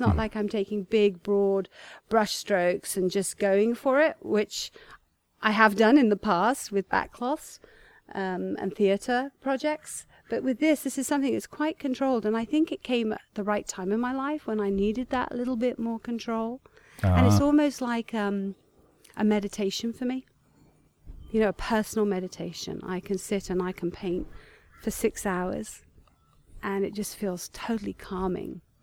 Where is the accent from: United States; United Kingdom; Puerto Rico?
United Kingdom; East Midlands; born there; I was born in Lincolnshire.